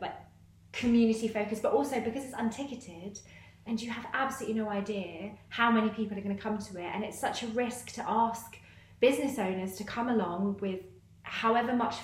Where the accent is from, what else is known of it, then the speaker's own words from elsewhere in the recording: Hong Kong; So I grew up in Hong Kong. So Dad's Malaysian Chinese.